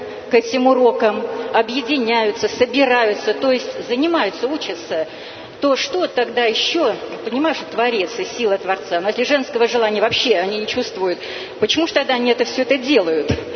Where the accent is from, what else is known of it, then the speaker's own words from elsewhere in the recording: Kaluga, Kaluga Oblast, Russia; из Калуги. Я занимаюсь сейчас в виртуальной группе.